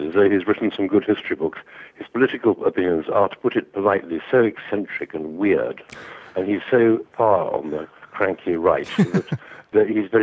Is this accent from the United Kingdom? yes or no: yes; England, United Kingdom; for me as an Englishman